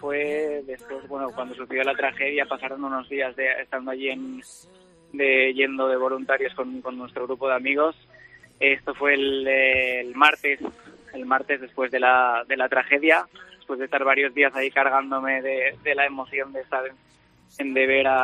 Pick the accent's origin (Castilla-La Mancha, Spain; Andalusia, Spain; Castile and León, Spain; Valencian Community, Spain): Valencian Community, Spain; Valencia; soy de Valencia capital, actualmente vivo ahí